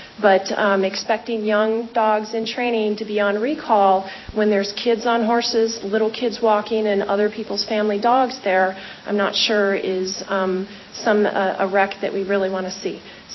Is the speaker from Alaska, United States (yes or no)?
yes; Petersville, Alaska, United States; I was raised in Petersville in the Upper Susitna Valley, And I am a veterinarian currently working in this area